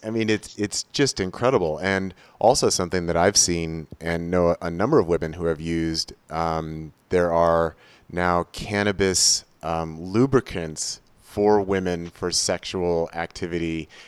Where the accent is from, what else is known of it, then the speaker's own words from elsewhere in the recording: California, United States; growing up in North Central California was like this Mexican, it was called Mexican ditch weed